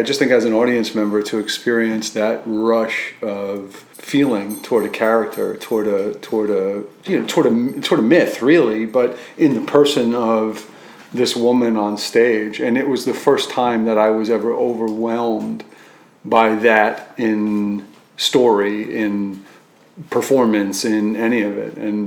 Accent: Yonkers, New York, United States; also born or lived in Bronx; Born in the Bronx and then raised in the first half of my life in Yonkers.

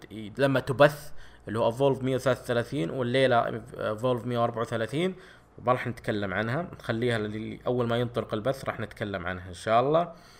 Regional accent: Saudi Arabia; يعني تقريبا 30 ريال عندنا في السعودية

